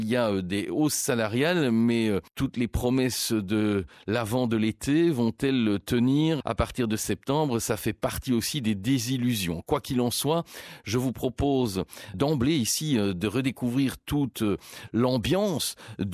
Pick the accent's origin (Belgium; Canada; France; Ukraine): Belgium; mais aussi chez nous, en Belgique